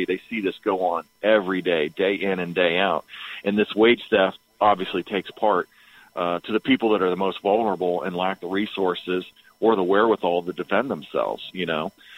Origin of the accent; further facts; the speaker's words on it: Ohio, United States; And, you know, obviously I'm from Ohio. I'm a huge Ohio State Buckeye fan.